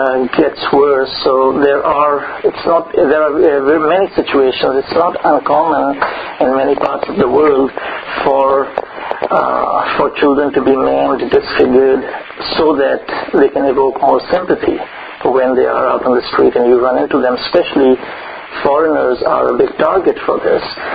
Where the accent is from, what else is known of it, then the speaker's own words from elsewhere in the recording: Pakistan; Well, this happens in Pakistan. I am from Pakistan.